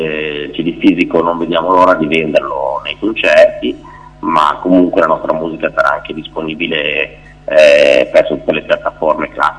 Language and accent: Italian; Albenga, Liguria, Italy; io sono adesso in collegamento dalla mia città natale, dove sono tornato qualche anno fa, che si chiama Albenga, nella Riviera Ligure.